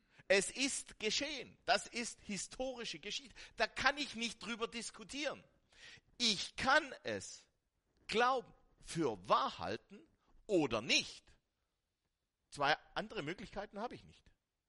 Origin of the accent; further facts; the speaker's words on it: Baden-Württemberg, Germany; ich bin Schwabe, ich bin überzeugter und leidenschaftlicher Schwabe.